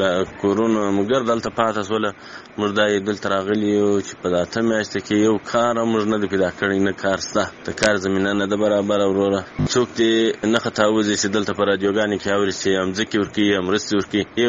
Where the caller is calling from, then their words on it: Kandahar, Afghanistan; also born or lived in Pakistan; د کندهار سره ستا سره په تماس کې یم. وروره دغه اته میاشتې نه میاشتې کېږي چې موږ مهاجر د پاکستان څخه راغلي یو.